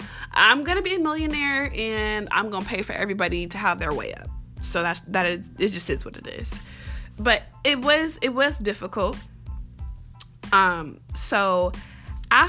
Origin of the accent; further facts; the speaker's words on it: Iowa City, Iowa, United States; also born or lived in Inglewood; I was born in Inglewood, so ain't nobody gonna tell me otherwise. I did leave a little bit early, though. My mom, my brother, and myself, we left when I was about 9 years old and moved to little old Iowa City.